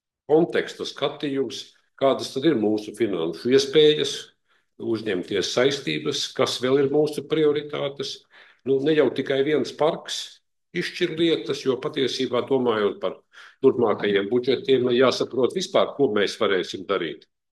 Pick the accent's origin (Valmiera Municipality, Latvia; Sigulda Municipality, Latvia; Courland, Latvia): Sigulda Municipality, Latvia; Sigulda; Un vispār kā Siguldietis, es saķeru galvu šausmās